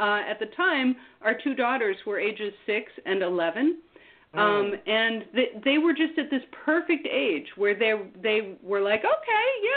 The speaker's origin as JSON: {"language": "English", "town": "White Plains", "region": "New York", "country": "United States", "tie": "born or raised there", "lives_now": "Vermont, United States", "said": "I grew up in White Plains, New York, and my family come up to Vermont for every holiday, every vacation, so I was very familiar with the area."}